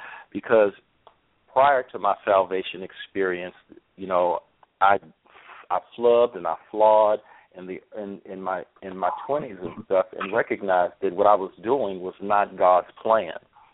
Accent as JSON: {"language": "English", "town": "Houston", "region": "Texas", "country": "United States", "tie": "born or raised there", "said": "because I was raised in the Houston area, and part of my difficulty growing up was I was raised in a community where my family was quite large and very extended"}